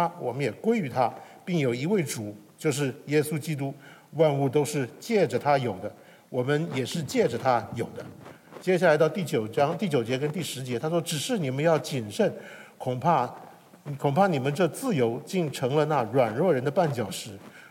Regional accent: China; 从我们一个身为一个中国人在这样一个环境之下，其实我们跟偶像的敬拜是牵扯到一些关系的。那拿我们家来说吧，我父母我是从小我父母他们就已经是基督徒了

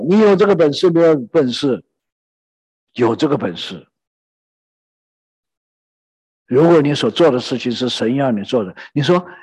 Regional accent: China; 尤其我们中国人，我们中国人的话呢都有一个大的标准呢要我们去，我们从小长大

